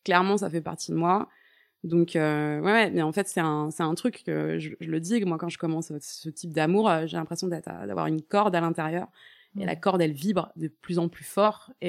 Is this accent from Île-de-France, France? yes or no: yes; Paris, Île-de-France, France; now in Toulouse, France; j'ai déménagé du jour au lendemain pour aller habiter avec lui à Toulouse, alors que je suis une vraie parisienne.